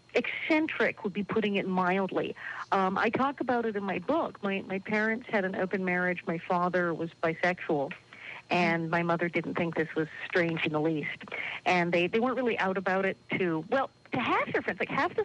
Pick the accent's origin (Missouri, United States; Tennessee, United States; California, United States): California, United States; Hollywood; also born or lived in New York; Well, yeah, see, I was born in New York and raised in Hollywood. So my family were all in show business.